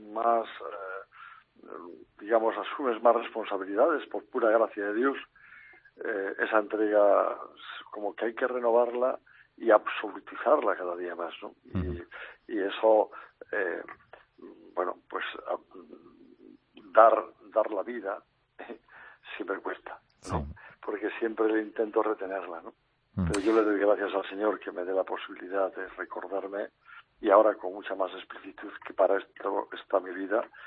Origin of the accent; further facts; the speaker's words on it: Cantabria, Spain; now in Madrid, Spain; de mi tierra de Cantabria, de Orense, de Asturias, de Valencia, y por supuesto, pues una gran cantidad de Madrid, de mi actual archidiócesis